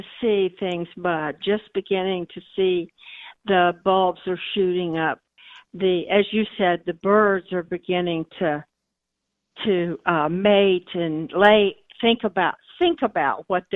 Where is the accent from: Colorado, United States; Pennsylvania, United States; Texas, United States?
Texas, United States; Fort Worth; also born or lived in Alpine; I was born in Alpine, way out in Big Bend country, and it too has its own amazing landscape, and but I also grew up in Fort Worth, as a matter of fact.